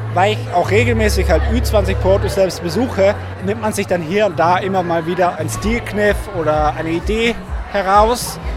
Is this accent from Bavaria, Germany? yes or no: yes; Würzburg, Bavaria, Germany; Ich werde, solange ich halt noch zur Schule gehe, vielleicht auch dann noch studiere, halt sehr in meiner Heimatstadt Würzburg bleiben